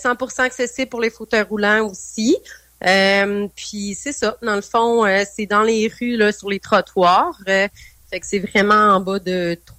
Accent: Portneuf, Quebec, Canada; dans la grande région de Québec. Moi, je viens de Portneuf.

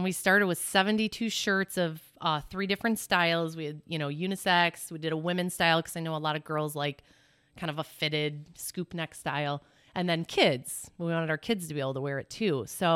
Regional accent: Illinois, United States; And Eric growing up in Michigan, me growing up in Illinois, it was kind of like a happy medium.

